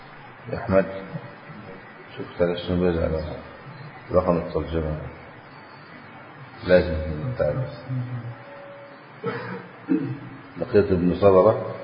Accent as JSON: {"language": "Arabic", "country": "Egypt", "said": "حتى هذا الدستور الذي كتب في بلادنا مصر"}